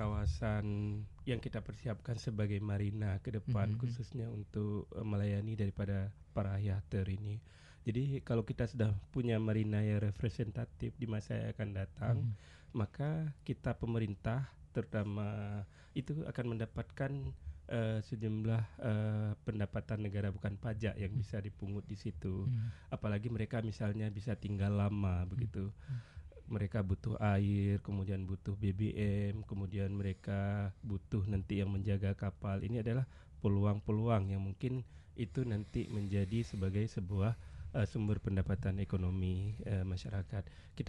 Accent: Aceh, Indonesia; Ya, namanya kita orang Aceh ini kan ada adat pemulia jam.

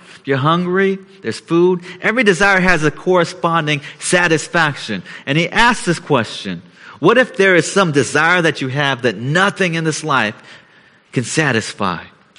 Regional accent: San Francisco, California, United States; the week I was in San Francisco, my hometown, with my family

